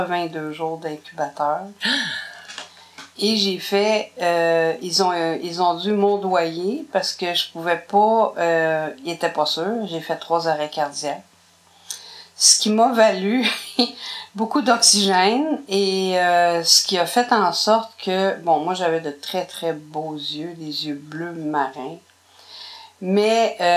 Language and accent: French; Montreal, Quebec, Canada; born there; Moi, je suis née à Montréal, à l'hôpital, dans ce temps-là, ça existait encore, c'était l'hôpital Sainte-Jeanne-d'Arc.